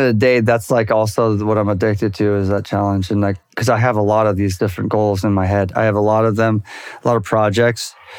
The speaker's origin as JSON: {"language": "English", "town": "Newport Beach", "region": "California", "country": "United States", "tie": "born or raised there", "said": "I know because I grew up in Orange County. You know, I grew up in Newport Beach. At the time, was 96% white."}